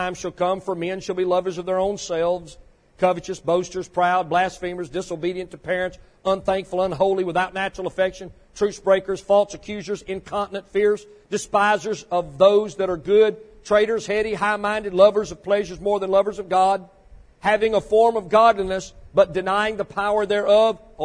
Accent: Mississippi, United States; born there; moved away; Listen, I was born in Mississippi, but I got out of there as quick as I could.

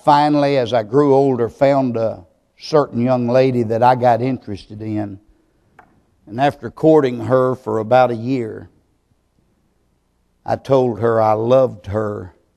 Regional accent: Myrtle Springs, Texas, United States; As a boy growing up in East Texas, in a little country town called Myrtle Springs, there wasn't a whole lot to do.

